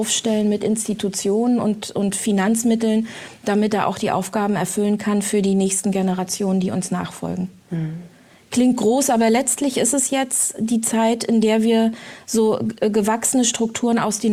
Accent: Rostock, Mecklenburg-Vorpommern, Germany; born there; Ja, ich bin in Rostock geboren, genau.

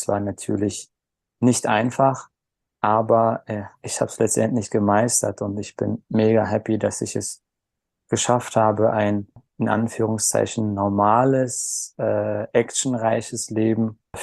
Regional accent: Berlin, Germany; born there; geboren bin ich 1988 in Berlin. Meine Eltern sind aus der Türkei gekommen. Mein Großvater war Gastarbeiter hier in Berlin.

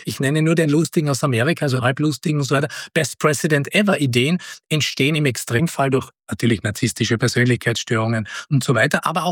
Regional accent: Austria; Als Österreicher tut mir eh schwer

